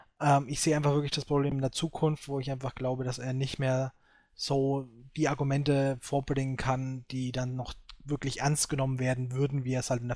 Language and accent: German; Bavaria, Germany; muss ich auch als Franke so sagen